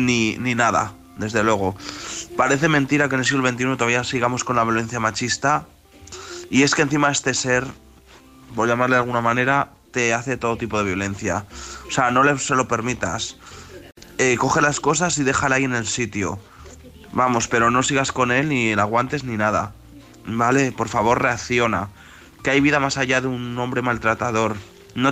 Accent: León, Castile and León, Spain

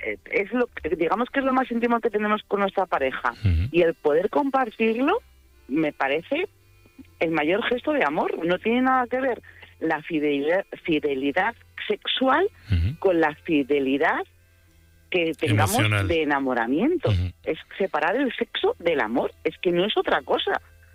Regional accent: Madrid, Community of Madrid, Spain; yo soy de Madrid y en Madrid hay muchos locales de intercambio y funcionan

